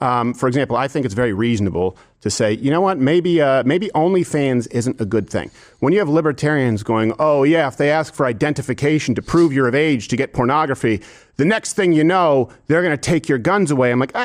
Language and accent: English; Quebec, Canada; Yeah, that's where I would already disagree with you because I was raised in Quebec, which is much more European.